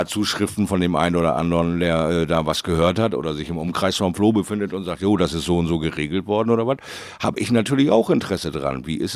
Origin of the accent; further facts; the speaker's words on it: Bremerhaven, Bremen, Germany; in meiner Heimatstadt Bremerhaven